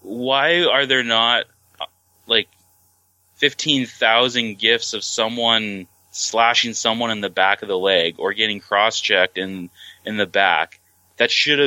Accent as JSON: {"language": "English", "country": "Canada", "said": "I'm Canadian"}